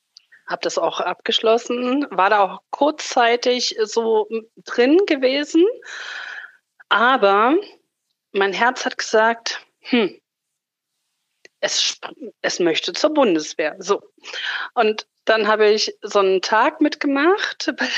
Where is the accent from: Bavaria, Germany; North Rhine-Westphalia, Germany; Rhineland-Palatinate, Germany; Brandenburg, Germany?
Brandenburg, Germany; Rathenow; Also ich bin im Land Brandenburg geboren, in der tollen Stadt Rathenow, ne, Stadt der Optik.